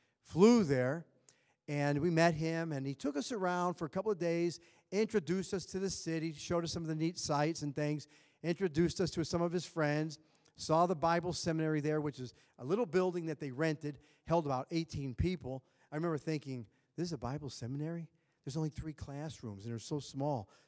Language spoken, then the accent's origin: English; Chicago, Illinois, United States; I grew up in Chicago, and so we know cold.